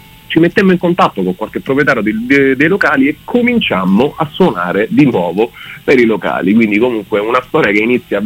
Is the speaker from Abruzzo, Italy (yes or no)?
yes; Abruzzo, Italy; now in Rome, Italy; invece io e Mario siamo abruzzesi